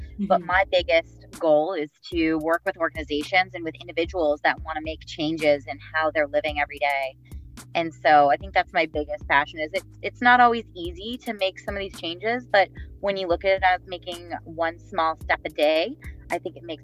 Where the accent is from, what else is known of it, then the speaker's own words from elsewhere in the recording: Chicago, Illinois, United States; And, I'm from Chicago, so I'm definitely consider myself a meat and dairy kind of gal.